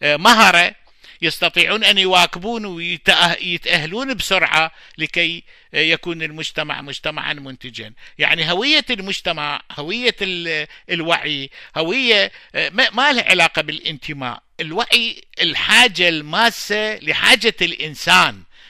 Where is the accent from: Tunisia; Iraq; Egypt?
Iraq; وهذا ما حدث من انهارة الطبقة الوسطى عندنا بالعراق